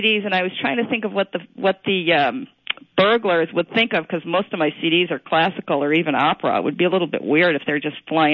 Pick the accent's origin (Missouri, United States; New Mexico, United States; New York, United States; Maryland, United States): New York, United States; now in San Francisco, United States; Oh, years and years and years ago. Is it really that obvious?